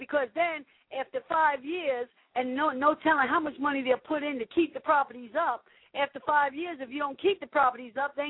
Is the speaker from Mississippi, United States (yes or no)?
no; Staten Island, New York, United States; Oh, and by the way, Staten Island, that was my hometown that got tore up like that.